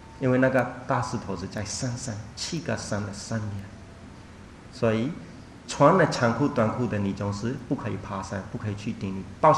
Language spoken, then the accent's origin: Chinese; Myanmar; 我们缅甸人包袈裟有看过吗？